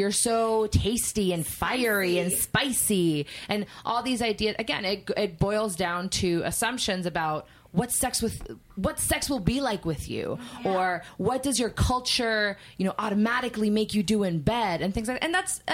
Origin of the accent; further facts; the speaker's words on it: Puerto Rico; So I am a very, very pale Latina. I was raised in Puerto Rico